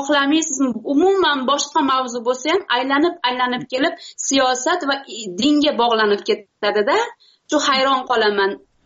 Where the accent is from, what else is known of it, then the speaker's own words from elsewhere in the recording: Kyrgyzstan; now in Russia; Men Qirg'izistondanman o'zi. Hozirgi kunda Rossiyada yashab kelmoqdaman.